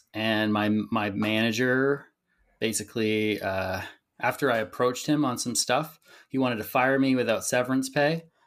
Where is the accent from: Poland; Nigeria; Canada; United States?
Canada; I'm from Canada.